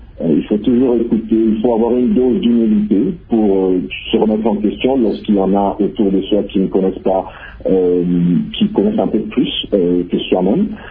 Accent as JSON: {"language": "French", "country": "DR Congo", "tie": "born there", "said": "Je ne me considère pas comme un visiteur en RDC, et le fait de savoir au Congo, qui est ma terre natale, qui est la terre de mes ancêtres, la terre de mes enfants"}